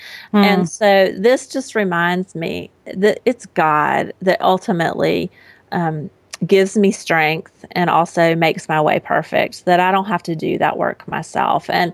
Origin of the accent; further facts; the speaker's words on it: United States; As American women, we just take this so for granted that we know how to read.